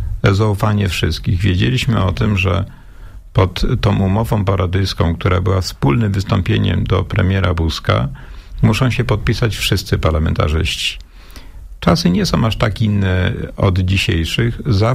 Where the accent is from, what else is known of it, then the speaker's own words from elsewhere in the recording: Gubin, Lubusz Voivodeship, Poland; Ja akurat pochodzę z Gubina